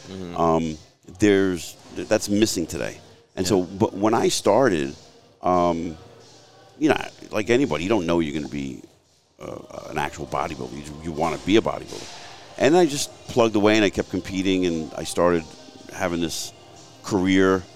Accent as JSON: {"language": "English", "town": "Jersey City", "region": "New Jersey", "country": "United States", "tie": "born or raised there", "also_born_or_lived": "Mahwah", "said": "So, you know, I grew up in Jersey City, a blue-collar mindset. And when I got married in 1995, we moved up to Mahwah, and I was up there for a long time"}